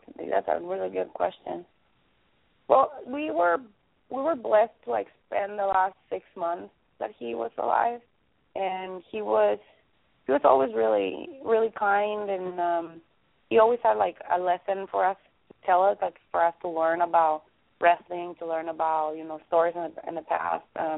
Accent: Mexico; English is a second language; I grew up in Mexico

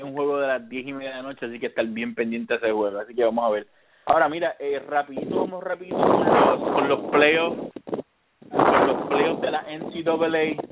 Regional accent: Puerto Rico; yo soy puertorriqueño, tú también, pero tenemos mucha descendencia en Nueva York

